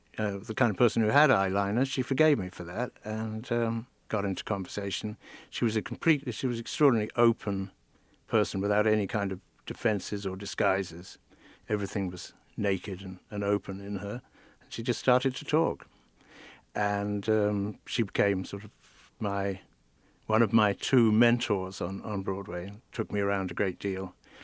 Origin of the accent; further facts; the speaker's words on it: Ireland; moved away as an adult; also born or lived in London; now in United States; I came to America in 75, and after I grew up in Ireland, and I then went to London in the what is now known as the swinging 60s